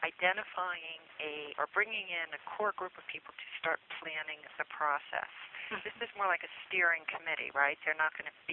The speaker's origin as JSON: {"language": "English", "region": "New Jersey", "country": "United States", "said": "I'm from Essex County, New Jersey, and we're okay."}